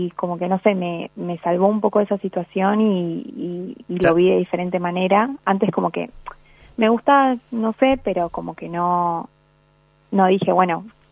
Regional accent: Buenos Aires Province, Argentina; Soy de Zona Sur.

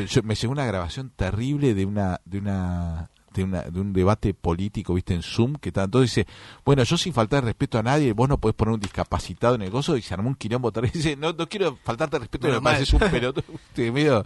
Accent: Moreno, Buenos Aires Province, Argentina; Somos nativos de Moreno.

